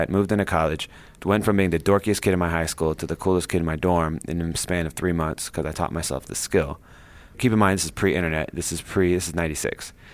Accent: Ohio, United States; Okay, so that's where I grew up. I was born an hour south of Cleveland, went to college in Cleveland.

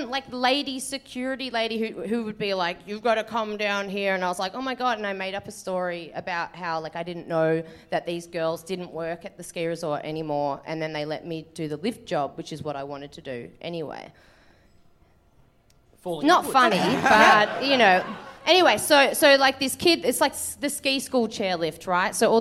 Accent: Manchester, North West England, United Kingdom; I'm from Manchester.

